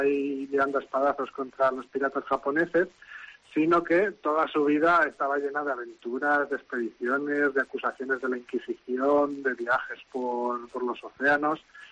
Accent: Palencia, Castile and León, Spain; also born or lived in Valladolid; now in Madrid, Spain; luego estuve viviendo por General Mola y luego ya cambié a Valladolid y luego he acabado en Madrid. Pero vamos, soy palentino de infancia y castellano de pura cepa.

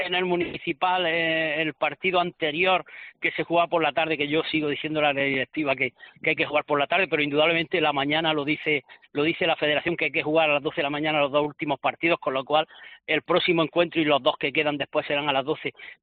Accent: Motril, Andalusia, Spain; nos tenemos que creer los que somos de Motril

